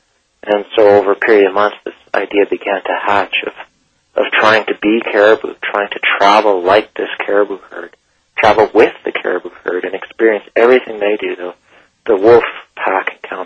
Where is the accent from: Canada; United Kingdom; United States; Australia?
Canada; Calgary, Alberta; on the plains where I grew up in Calgary with a bison.